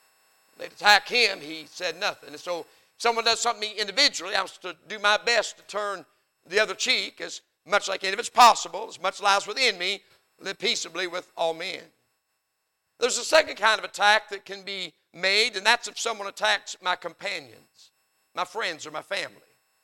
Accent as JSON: {"language": "English", "country": "United States", "said": "there's something inside of me as an American that said, wait a minute, they attacked us and somebody's got to be held responsible."}